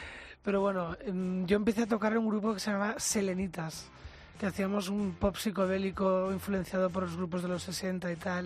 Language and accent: Spanish; Barcelona, Catalonia, Spain; born there; Que nací en Barcelona, no en Kansas City.